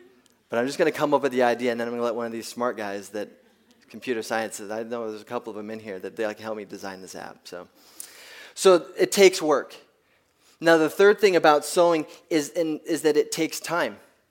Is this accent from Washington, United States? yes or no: yes; Washington, United States; I grew up in Eastern Washington in a farming community, and I've traveled back and forth between here.